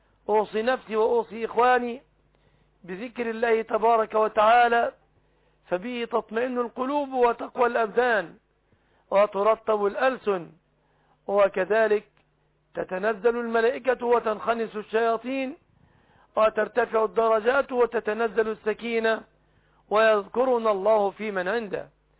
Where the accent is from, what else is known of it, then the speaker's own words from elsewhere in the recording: Egypt; عندنا في مصر قانون سنة وأراه قانونا باطلا